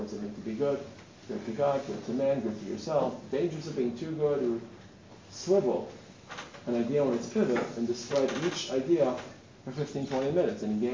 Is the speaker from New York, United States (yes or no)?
yes; Brooklyn, New York, United States; I introduced myself. … from Brooklyn.